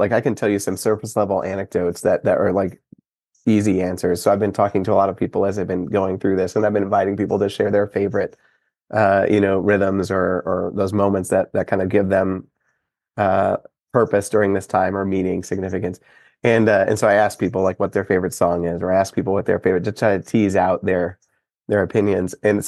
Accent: Michigan, United States; I love the Michigan helmets and I grew up in Michigan.

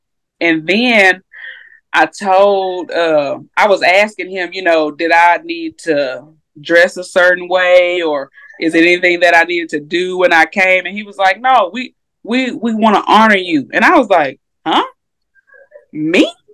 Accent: DeSoto, Texas, United States; now in Belmead, United States; Oh, and I'm from DeSoto. I don't know if y'all know.

